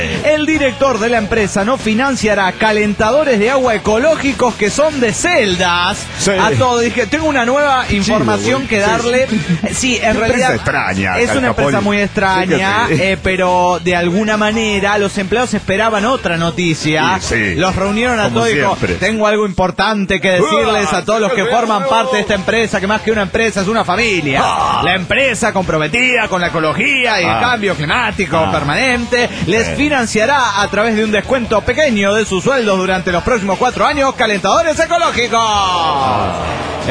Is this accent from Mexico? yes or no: yes; Toluca, State of Mexico, Mexico; de Toluca, México.